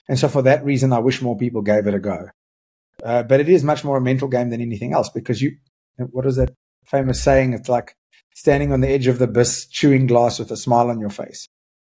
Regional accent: Johannesburg, Gauteng, South Africa; You know, I was born and raised in Johannesburg

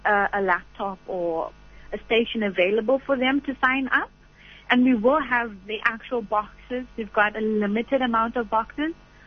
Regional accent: Durban, KwaZulu-Natal, South Africa; now in Bloemfontein, South Africa; I'm from Durban, but living in Bloemfontein.

